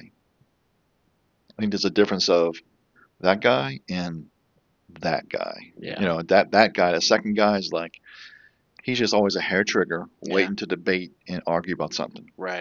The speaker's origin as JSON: {"language": "English", "town": "New Orleans", "region": "Louisiana", "country": "United States", "tie": "born or raised there", "said": "And born and raised in New Orleans and worked at a design company downtown."}